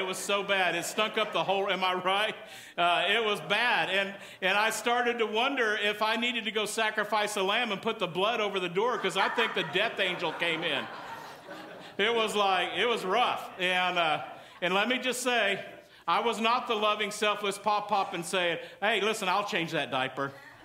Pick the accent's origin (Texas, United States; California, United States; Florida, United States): Texas, United States; Hey, listen, just in case you didn't know, I am from Texas, so every now and then that's going to come out.